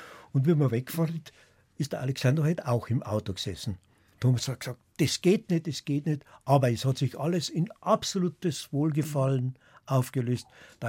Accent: Palling, Bavaria, Germany; Bei uns in Palling, ja.

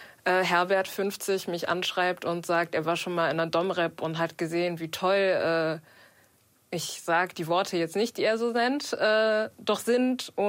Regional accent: North Rhine-Westphalia, Germany; ich komme aus dem Ruhrgebiet.

